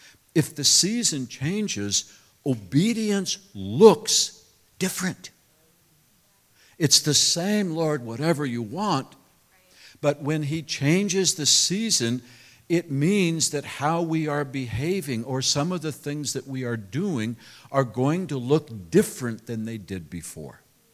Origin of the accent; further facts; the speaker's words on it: California, United States; Okay, I'm from California.